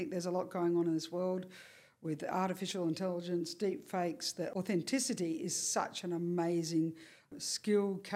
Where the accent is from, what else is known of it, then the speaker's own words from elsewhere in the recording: Perth, Western Australia, Australia; I grew up in Perth